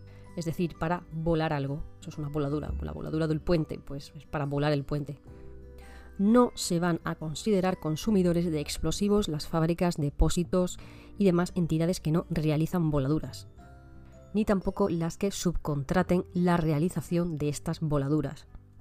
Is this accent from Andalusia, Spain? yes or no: yes; Cádiz, Andalusia, Spain; Yo soy de Cádiz y yo no creo que en 24 horas me contesten